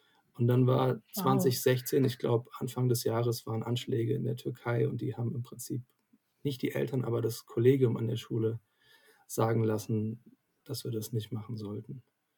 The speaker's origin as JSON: {"language": "German", "town": "Frankfurt", "region": "Hesse", "country": "Germany", "tie": "born or raised there", "said": "beim immer mal wieder Zurückkehren in meine Heimat, also Heimatstadt, vor allem Frankfurt"}